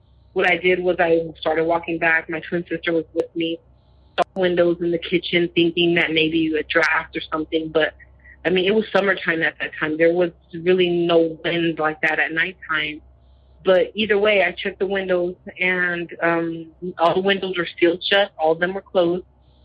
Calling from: California, United States; I'm calling from California. And my experience started when I was 16 years old. I lived in Oakland, California at the time, 90th Avenue.

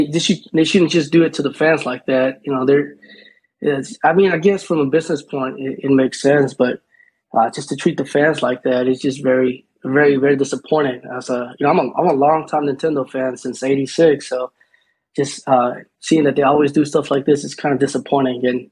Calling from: Texas, United States; Calling from Texas.

